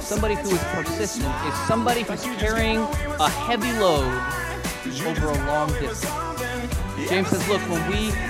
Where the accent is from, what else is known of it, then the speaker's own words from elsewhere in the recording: Papua New Guinea; where I grew up in Papua New Guinea, people regularly carry things, heavy things, over a long distance.